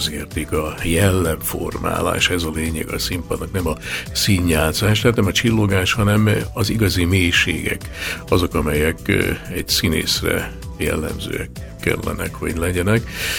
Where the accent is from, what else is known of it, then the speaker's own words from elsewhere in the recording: Pécs, Baranya, Hungary; Aztán innen Pécsre szerződtem, ugye én pécsi vagyok, és ott játszottam 4 évet